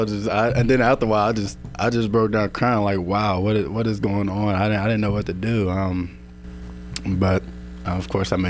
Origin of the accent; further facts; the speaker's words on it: Mississippi, United States; I'm born and raised in Mississippi.